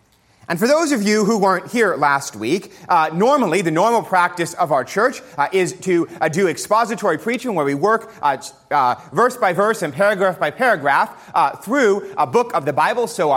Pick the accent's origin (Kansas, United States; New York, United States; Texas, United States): New York, United States; New York City; And since we grew up in New York City. I talked to them about this last week. Since we lived in New York City, we had a pretty small apartment.